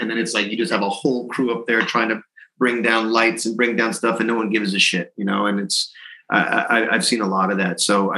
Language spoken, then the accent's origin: English; England, United Kingdom; you know, as like an English guy